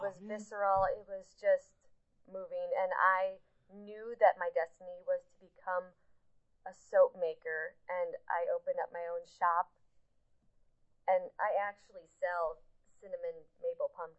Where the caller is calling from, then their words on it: Albuquerque, New Mexico, United States; from Albuquerque